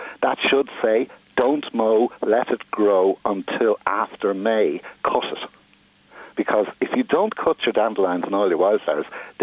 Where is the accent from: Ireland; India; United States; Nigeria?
Ireland; Dún Laoghaire, Leinster; well, I grew up in Dunleary, and I know Dean's Grange Cemetery very, very well.